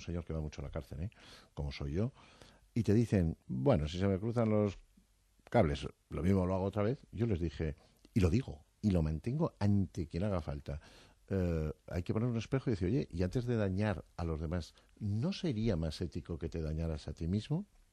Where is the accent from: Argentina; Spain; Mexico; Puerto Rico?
Spain; Estella, Navarre; born there; also born or lived in Madrid; yo nací en Estella, todos hemos vivido luego en Madrid